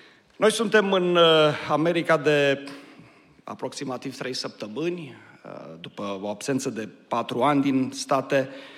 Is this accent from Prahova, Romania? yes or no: no; Șoimoș, Arad County, Romania; eu vin din Șoimoș, originar, și purtăm același nume.